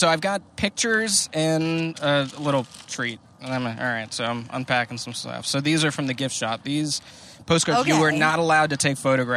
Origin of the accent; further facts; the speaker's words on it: Puerto Rico; I grew up in Puerto Rico. I don't snow.